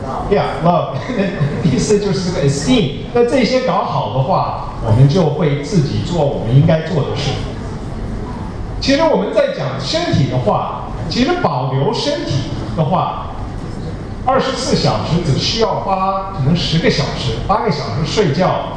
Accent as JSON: {"language": "Chinese", "country": "United States", "tie": "born or raised there", "second_language": "Chinese", "said": "我的国语讲得不太好，我是美国出生长大的所以先抱歉"}